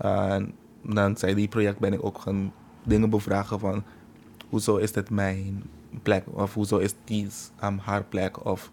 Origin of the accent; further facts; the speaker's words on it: Curaçao; We komen van Curaçao. Curaçao heeft een hele mooie cultuur en normen en waarden die heel erg conservatief is, maar tegelijkertijd liberaal.